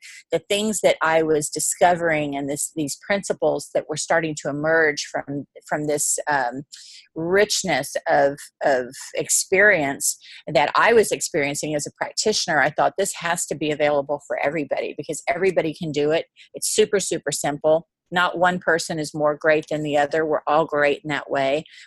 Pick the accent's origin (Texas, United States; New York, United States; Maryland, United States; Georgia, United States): Texas, United States; I'm from Texas